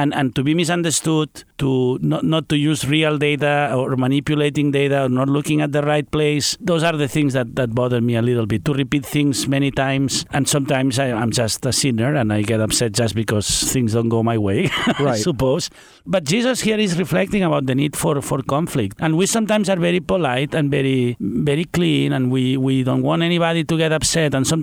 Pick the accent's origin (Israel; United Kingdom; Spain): Spain; English is a second language; now in United States; I'm from Spain, and we are very straight also.